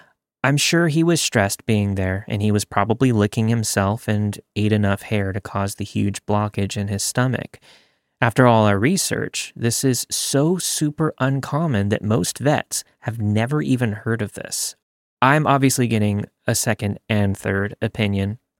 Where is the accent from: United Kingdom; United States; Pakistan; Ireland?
United Kingdom; Scotland; I'm actually Scottish. Majority of my blood is Scottish.